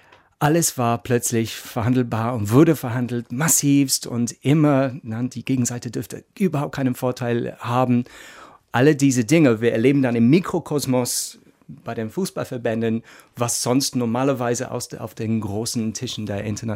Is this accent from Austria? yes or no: no; England, United Kingdom; ich bin gebürtiger Engländer